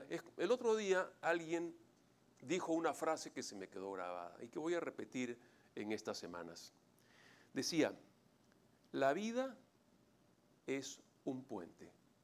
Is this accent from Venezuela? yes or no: yes; Venezuela; en Venezuela nadie me cree que soy venezolano. Nadie.